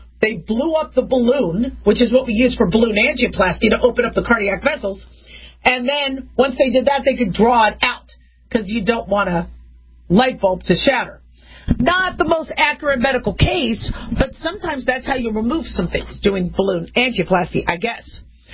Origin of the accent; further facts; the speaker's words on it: Phoenix, Arizona, United States; also born or lived in Las Vegas; I grew up in Phoenix, Arizona, and Las Vegas